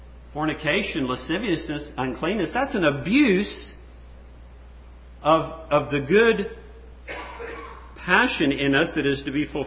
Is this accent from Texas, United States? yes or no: yes; Texas, United States; when I was in junior high school, we moved out about 40 miles west of San Antonio, Texas. I was born in San Antonio, and then later in life, we came back to that area.